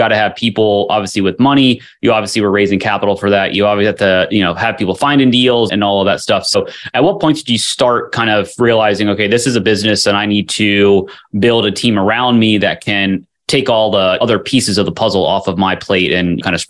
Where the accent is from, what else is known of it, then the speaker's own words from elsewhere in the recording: Northeast, United States; now in Austin, United States; It's over 100 degrees in late July in Texas, and I grew up in the Northeast, so less humid, but just super hot down